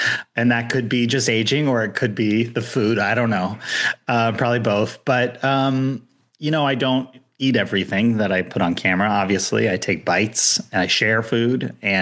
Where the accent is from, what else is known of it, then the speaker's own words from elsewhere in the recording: California, United States; now in Los Angeles, United States; I'm based in LA, and I grew up in Orange County.